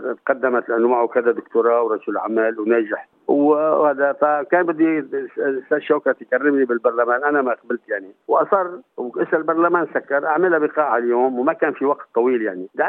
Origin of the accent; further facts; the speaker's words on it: Sweida, As-Suwayda Governorate, Syria; born there; الحقيقة أنا خلقت بالسويداء، مدينة السويداء، ببيت كل تواضع، ببيت علم وثقافي وتربية وطنية، وكل أجدادنا استشهدوا بالثورات العربية دفاعا عن سوريا الحرة